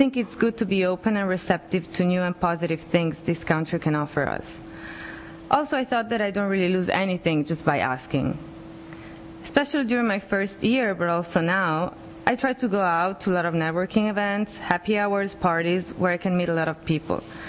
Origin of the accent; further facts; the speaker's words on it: Italy; English is a second language; now in United States; And since I'm from Italy, this is still difficult for me now to approach someone and ask about job opportunities.